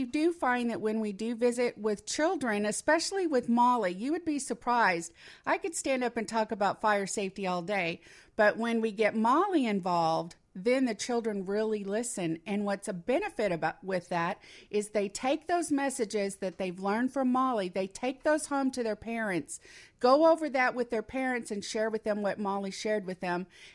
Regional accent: Arkansas, United States; we're from Arkansas. We have a lot of tornadoes down there

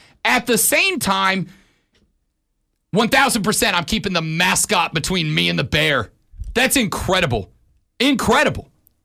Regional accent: Florida, United States; I grew up around black bears. I'm down from Florida. It's all pine down there, big black bear territory.

